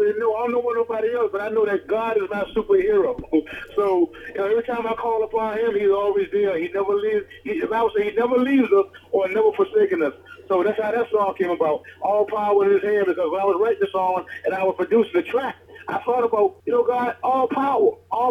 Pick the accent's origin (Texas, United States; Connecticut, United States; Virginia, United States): Virginia, United States; Norfolk; Like you said … I'm from Norfolk, Virginia.